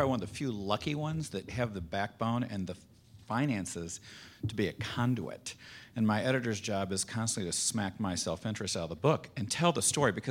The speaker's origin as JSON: {"language": "English", "town": "Atlanta", "region": "Georgia", "country": "United States", "said": "from Atlanta."}